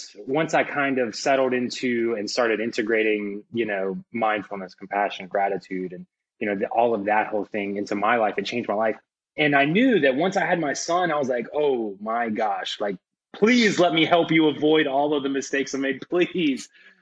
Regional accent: Virginia Beach, Virginia, United States; now in Nashville, United States; I'm from Virginia Beach originally. So, like, I'm definitely, like, the coastal culture is kind of, like, you know, salt water kind of runs through my veins and all that.

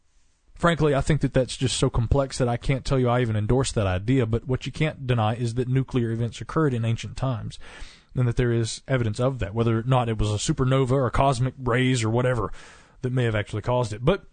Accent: the South, United States; accent: Southern; you know what gives away my Southern accent? It's the I's. I can't say I, it's aw. … Yes, I know. I'm Southern.

